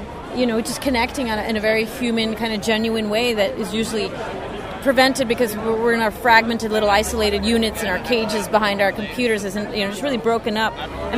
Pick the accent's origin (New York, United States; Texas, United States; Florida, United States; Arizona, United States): New York, United States; New York City; I'm a New Yorker and local filmmaker, organizer, writer